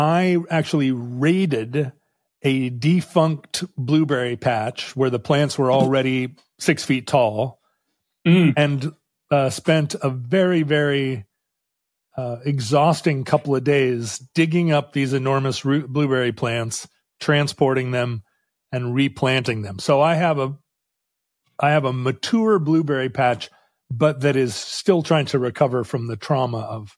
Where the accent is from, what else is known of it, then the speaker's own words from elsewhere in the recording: Alaska, United States; Growing up in Alaska, of course, blueberries are one of the main foods of bears.